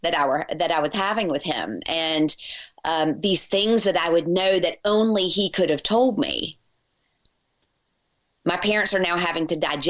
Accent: Virginia, United States; now in Charleston, United States; I was from Virginia originally, and I was in school in South Carolina. And so I moved to Charleston

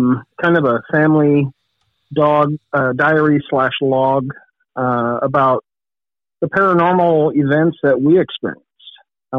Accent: California, United States; So I grew up in California

